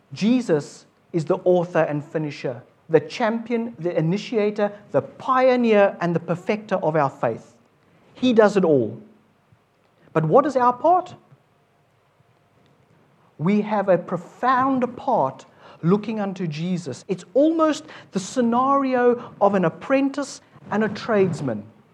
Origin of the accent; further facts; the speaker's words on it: South Africa; I come from South Africa, and a little area that is situated halfway between a huge mountain range and the beach